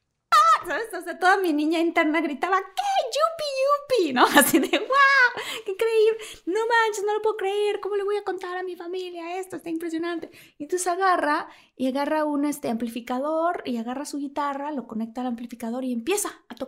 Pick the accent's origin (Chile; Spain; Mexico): Mexico; Tabasco; Yo soy de Tabasco, pero ¿qué importa?